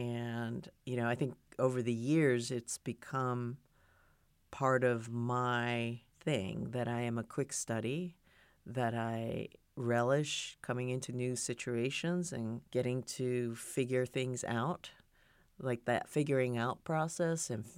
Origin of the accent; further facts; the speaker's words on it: Japan; moved away; also born or lived in Italy / Germany; So I grew up in Japan. I grew up in Italy. I grew up in Germany, and then I came here for college.